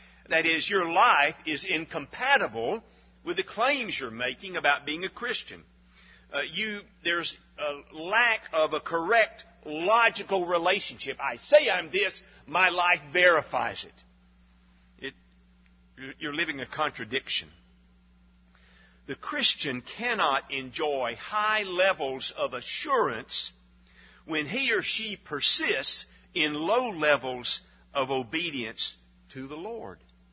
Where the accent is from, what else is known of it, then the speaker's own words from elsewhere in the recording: Alabama, United States; I remember growing up in North Alabama, we hunted and camped a lot in Bankhead National Forest.